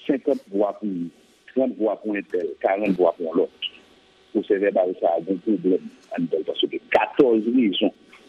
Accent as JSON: {"language": "French", "country": "Haiti", "said": "Deuxièmement, et en tant qu'Haïtien, qui a des positions en plus et qui suit l'actualité"}